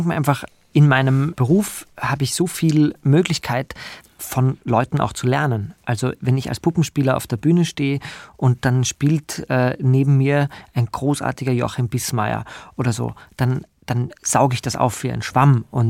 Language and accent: German; Graz, Styria, Austria; das war auch für meine Heimatstadt Graz